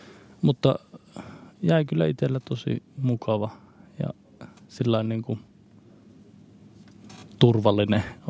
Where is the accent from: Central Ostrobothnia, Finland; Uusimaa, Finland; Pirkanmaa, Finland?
Central Ostrobothnia, Finland; Kokkola; lapsena aina kun asui Kokkolassa